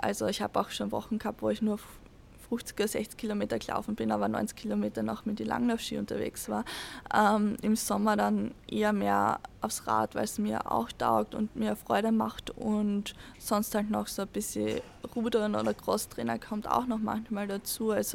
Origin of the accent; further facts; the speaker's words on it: Austria; Einfach auch aufzeigen, dass man auch als Österreicherin da vielleicht Richtung Mittelfeld mitlaufen kann.